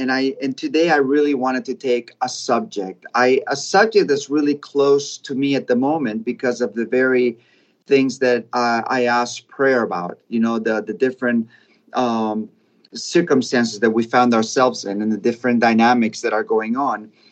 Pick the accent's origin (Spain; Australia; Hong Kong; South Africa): Spain; Cala Rajada, Balearic Islands; moved away; But then if I found someone from Cala Rajada, it was even better, which is my hometown.